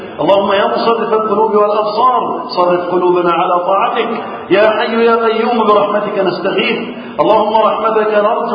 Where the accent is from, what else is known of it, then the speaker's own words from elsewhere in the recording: Egypt; اللهم احفظ بلدنا مصر